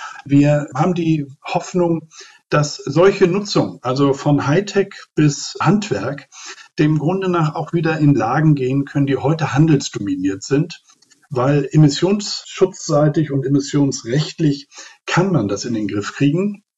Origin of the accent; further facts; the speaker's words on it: Lübeck, Schleswig-Holstein, Germany; ob das die Kontorhäuser waren in meiner Heimatstadt Lübeck, wo man handelte und wohnte